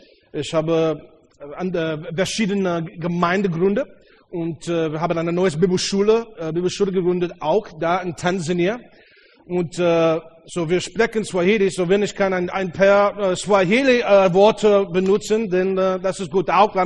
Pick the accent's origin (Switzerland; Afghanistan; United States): United States; German is a second language; moved away as an adult; now in Karlsruhe, Germany; Wir sind von Amerika angekommen und wir sind in der Karlsruhe seit Mai letzten Jahres. Und ich habe überhaupt nicht Deutsch gelernt, bevor ich gekommen bin hier in Deutschland.